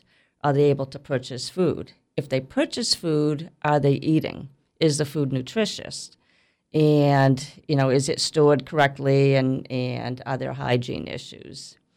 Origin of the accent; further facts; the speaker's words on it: East Coast, United States; I am from the East Coast, and that's where my career in social work began.